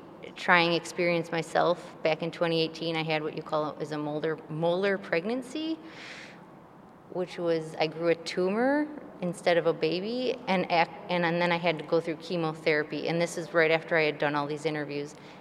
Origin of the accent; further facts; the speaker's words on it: Niagara Falls, New York, United States; I'm an environmental artist. I'm originally from Niagara Falls, and I grew up near the infamously toxic Love Canal.